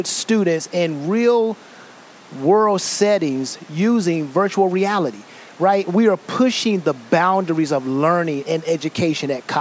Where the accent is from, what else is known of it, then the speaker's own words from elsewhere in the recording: Washington, District of Columbia, United States; No, I wish, but close, because I was born and raised in Washington, D.C., the southeast side of Washington, D.C.